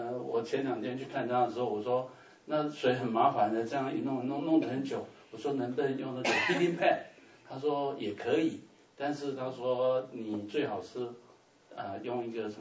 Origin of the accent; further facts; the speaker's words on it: Taipei, Taiwan; moved away; 那其实虽然我是在台湾长大，但是坦白讲，除了台北地区以外，除了台北我通通不认识